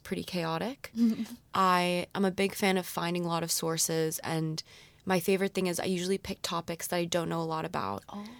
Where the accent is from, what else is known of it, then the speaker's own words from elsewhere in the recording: Switzerland; I grew up partially in Switzerland. I have a Swiss passport and an American passport.